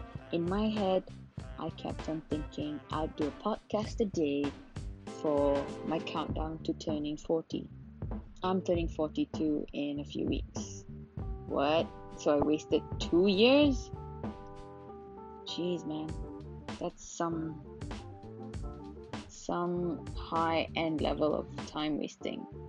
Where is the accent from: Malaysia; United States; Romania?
Malaysia; Penang; now in Kuala Lumpur, Malaysia; I'm from Malaysia, originally from Penang is an island in Malaysia. I'm currently working in Kuala Lumpur.